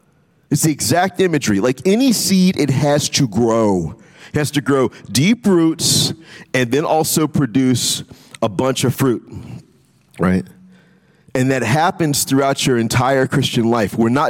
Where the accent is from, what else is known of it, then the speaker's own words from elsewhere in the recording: New Orleans, Louisiana, United States; And as growing up in New Orleans, one of the cool features about the atmosphere in New Orleans, the kind of the topography